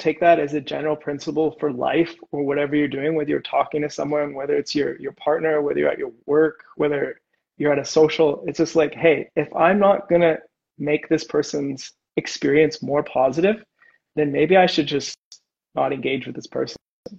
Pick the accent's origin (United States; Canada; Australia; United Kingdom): Canada; I mean, it happens in Canada as well. I'm from Canada.